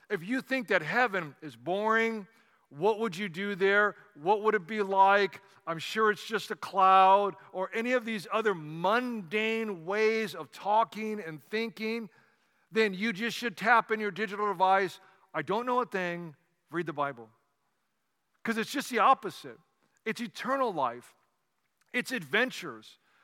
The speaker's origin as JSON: {"language": "English", "region": "California", "country": "United States", "said": "I'm from California."}